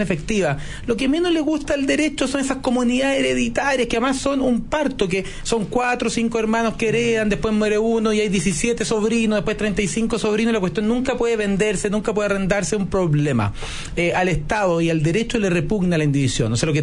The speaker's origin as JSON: {"language": "Spanish", "town": "Santiago", "region": "Santiago Metropolitan Region", "country": "Chile", "said": "yo soy santiaguino y en general los problemas de los santiaguinos son bien abordados"}